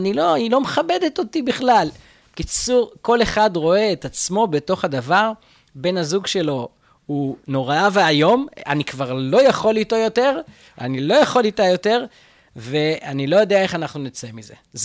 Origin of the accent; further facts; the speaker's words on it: Jaffa, Tel Aviv District, Israel; אז את הילדות שלי עשיתי ככה בשכונת יפו ג' ביפו, שכונה לא פשוטה